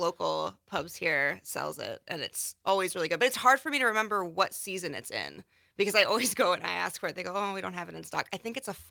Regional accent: Minnesota, United States; also born or lived in California; now in Wisconsin, United States; No, we're both from Minnesota. Oh. But we went out to California for my college and because he was a Marine.

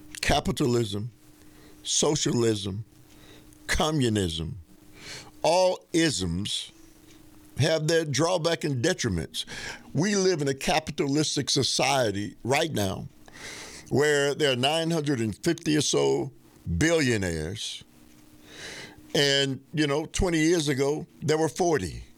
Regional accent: United States; I got to tell you, sir, as an American citizen, I look at my nation, and, you know, we've kind of been calling the shots globally, right?

